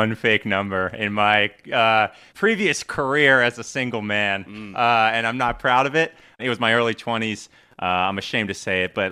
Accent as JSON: {"language": "English", "town": "St. Petersburg", "region": "Florida", "country": "United States", "said": "I'm from the St. Petersburg area, so I didn't think too much"}